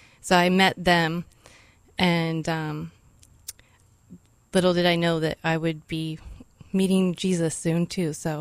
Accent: Sisters, Oregon, United States; I grew up in Central Oregon. So I went to high school in Sisters, Oregon, and spent time in Bend, Oregon.

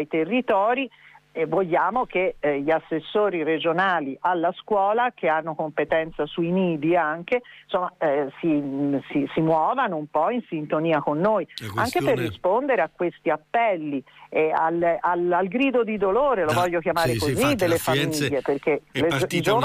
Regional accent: Tuscany, Italy; Siamo toscani, certamente, quindi in Toscana questo, diciamo che è partito un po' dalla Toscana

